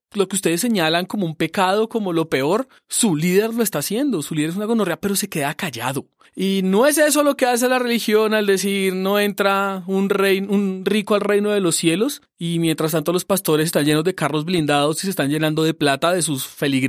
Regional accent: Colombia; lo que yo sentí como persona colombiana esta semana

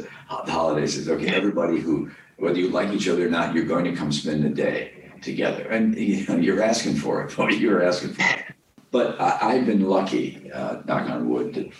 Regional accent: Midwest, United States; I think it brings perspective to everything I do.

